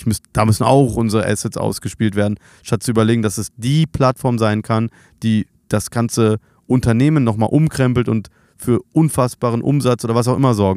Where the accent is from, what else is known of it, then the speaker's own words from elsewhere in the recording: Berlin, Germany; Ich bin Berliner